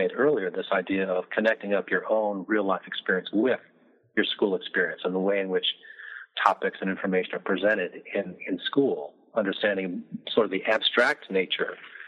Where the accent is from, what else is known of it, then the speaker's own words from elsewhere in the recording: Midwest, United States; I'm from the Midwest, so I like this story.